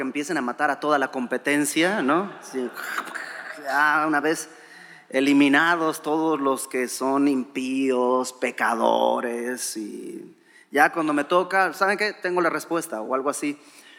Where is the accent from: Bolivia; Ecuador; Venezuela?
Bolivia; Bueno, extranjeros para mí, ¿no? Yo soy de Bolivia.